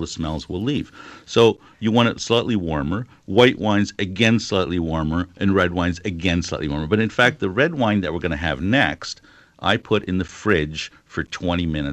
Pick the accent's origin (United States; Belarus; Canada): Canada; as a Canadian wine journalist, and this is a Canadian wine, I'm always concerned that maybe I'm just a little biased for my own wines.